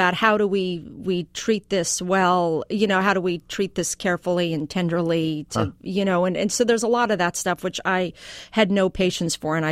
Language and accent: English; Aspen, Colorado, United States; I grew up in Aspen, Colorado